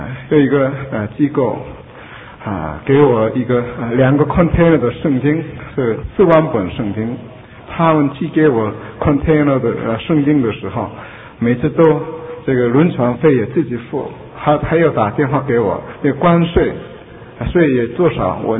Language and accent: Chinese; South Korea; Chinese is a second language; 他问我韩国人是不是很容易生气发脾气，所以我回答是的。